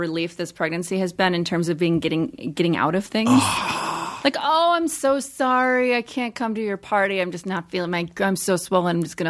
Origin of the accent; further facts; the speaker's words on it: Midwest, United States; Like I grew up in the Midwest. I went to Catholic school and like, it was a completely different existence.